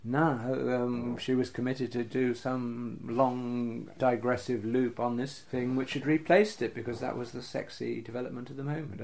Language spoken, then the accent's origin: English; Wales, United Kingdom; now in London, United Kingdom; when I came to London from Wales, I was living down in South London.